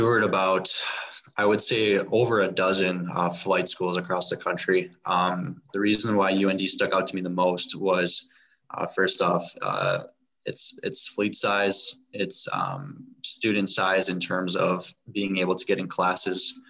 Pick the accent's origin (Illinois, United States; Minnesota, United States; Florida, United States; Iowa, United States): Illinois, United States; Chicago; I got it at a part 61 near an airport from my hometown in Chicago.